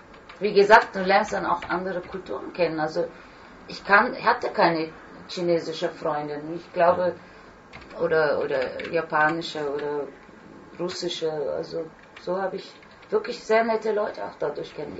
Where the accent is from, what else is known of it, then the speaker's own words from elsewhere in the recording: Turkey; ich bin ja Türkin, ich habe die türkische Version gemacht